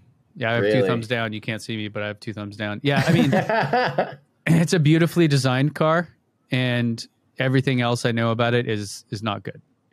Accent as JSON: {"language": "English", "region": "Texas", "country": "United States", "said": "Hey, I was from Southern Texas."}